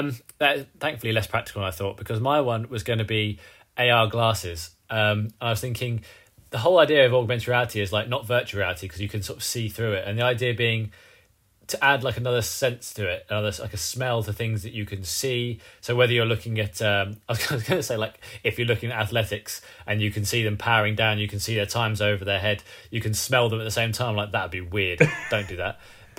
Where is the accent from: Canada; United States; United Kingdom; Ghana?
United Kingdom; London; Ah, I have actually smelt that as even as a Londoner, I know that is horrific.